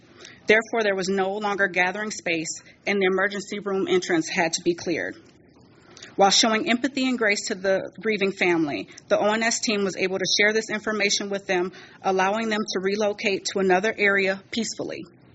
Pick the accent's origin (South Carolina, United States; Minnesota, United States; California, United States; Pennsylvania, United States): Minnesota, United States; St. Paul; Being born and raised in St. Paul, Rondo community